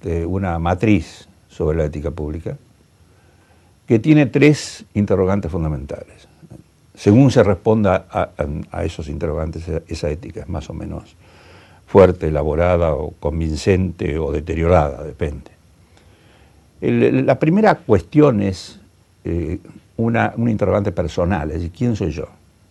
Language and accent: Spanish; Argentina; Yo parto de la base que soy un argentino veterano